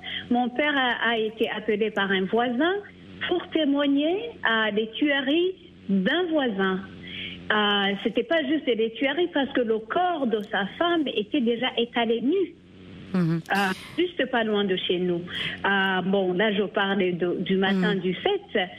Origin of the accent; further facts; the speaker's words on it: Kigali, Rwanda; je viens de Kigali, on habitait un quartier sous le nom de Gatsata